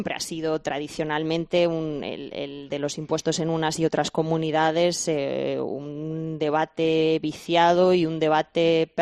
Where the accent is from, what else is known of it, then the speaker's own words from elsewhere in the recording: Castile and León, Spain; yo que soy de Castilla y León, que la capitalidad de Madrid, sobre todo a las que somos comunidades limítrofes, comunidades vecinas, pues en algunas cosas nos perjudica.